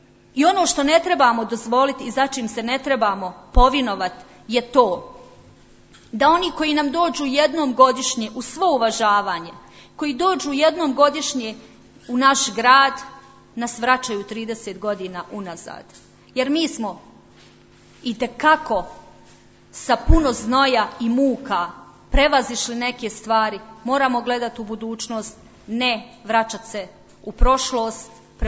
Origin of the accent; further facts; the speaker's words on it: Vareš, Federation of Bosnia and Herzegovina, Bosnia & Herzegovina; Ja kao ponosna varaška Bošnjakinja tražim da se kao Bošnjakinja poštujem